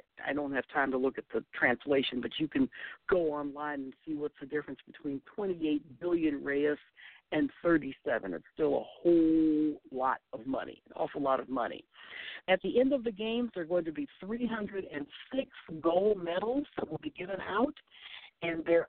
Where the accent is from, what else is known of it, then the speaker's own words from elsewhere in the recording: United States; Now, I'm an American, most of you know, and I'm a very proud American.